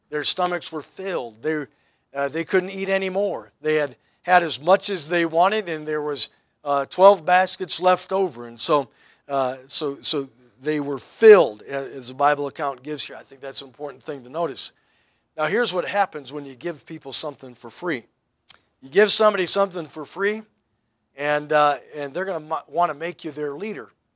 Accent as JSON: {"language": "English", "region": "Great Lakes", "country": "United States", "tie": "born or raised there", "said": "I grew up on the Great Lakes."}